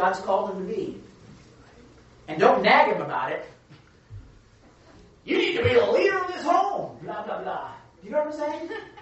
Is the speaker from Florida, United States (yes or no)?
no; New Jersey, United States; Well, I'm just from Jersey. That's just how we talk.